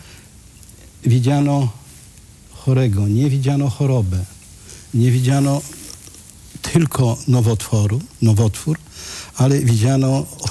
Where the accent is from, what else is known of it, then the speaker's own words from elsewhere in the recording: Białystok, Podlaskie Voivodeship, Poland; chociaż jestem z Białegostoku